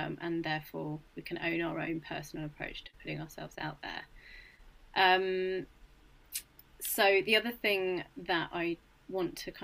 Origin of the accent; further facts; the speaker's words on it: United Kingdom; And you know, as British people, or you know, generally humans, we don't tend to want to shout about things that we're amazing at.